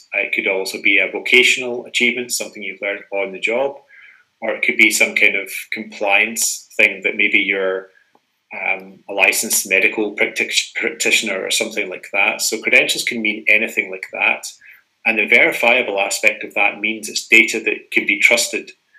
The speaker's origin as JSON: {"language": "English", "region": "Scotland", "country": "United Kingdom", "accent": "Scottish", "said": "as my accent suggests, I'm Scottish."}